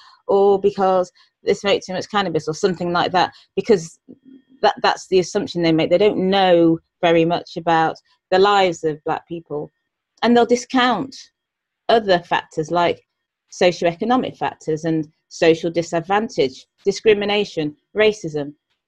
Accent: United Kingdom; I'm a black female, born and brought up in Britain. I have, my parents are, you know, I'm from a Nigerian descent. My parents are born in Nigeria.

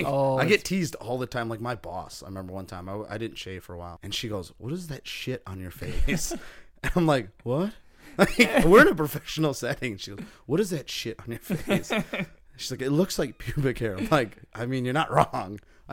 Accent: United States; Being Native American, I don't have a lot of hair as it is anyways.

